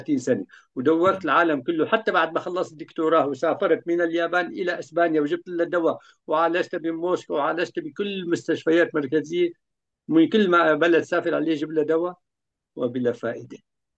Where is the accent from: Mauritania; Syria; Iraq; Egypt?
Syria; Latakia, Latakia Governorate; moved away as an adult; also born or lived in Soviet Union; الصف الثالث ابتدائي كنت أروح على المركز الثقافي، والمركز الثقافي عندنا في اللاذقية كان يبعد عدة كيلومترات عن البيت